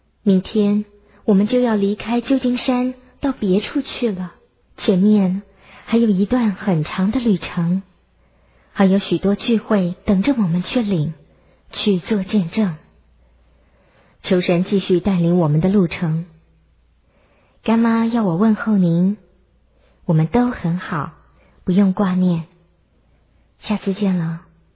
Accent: China; 马里逊是第一位远渡重洋把福音带给我们中国人的宣教士

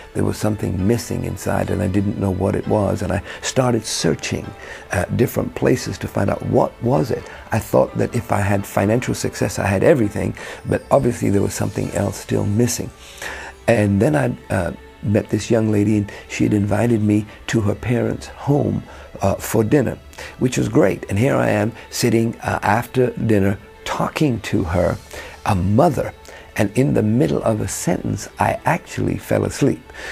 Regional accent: London, United Kingdom; My father's family came from Egypt. My mother's family came from India, and I was brought up in London, England, in a Muslim family.

